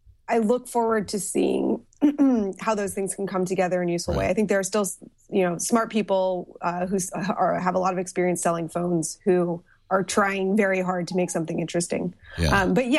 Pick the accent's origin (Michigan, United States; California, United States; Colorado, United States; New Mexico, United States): California, United States; Look, I am from the Bay Area, and I understand there's a lot of different nuances here.